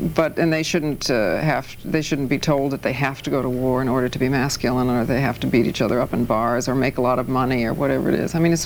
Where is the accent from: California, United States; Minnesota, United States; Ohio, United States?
Ohio, United States; Toledo; Listen, in my hometown of Toledo, Ohio.